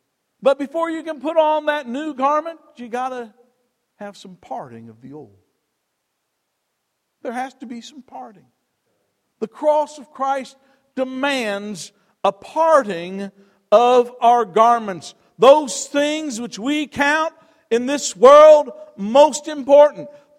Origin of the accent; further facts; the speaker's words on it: United States; I'm glad I'm an American, amen?